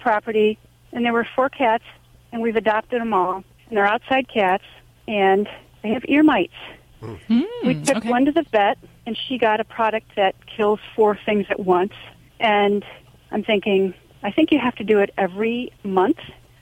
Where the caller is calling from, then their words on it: Driftwood, Texas, United States; I'm actually calling from Driftwood, Texas.